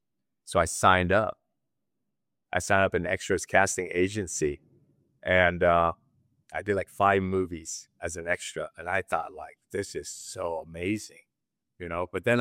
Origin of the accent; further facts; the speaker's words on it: Sunnyvale, California, United States; You know, I grew up in Sunnyvale, Silicon Valley.